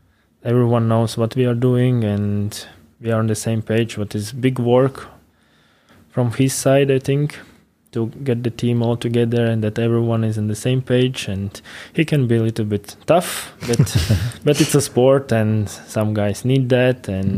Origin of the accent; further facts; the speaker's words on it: Ventspils, Courland, Latvia; I played in my hometown, Ventspils, which one was a good school for the kids.